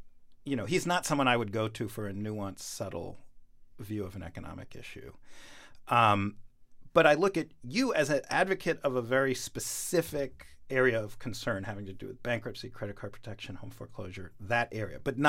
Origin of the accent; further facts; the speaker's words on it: New York, United States; I'm from New York. My mom's Israeli.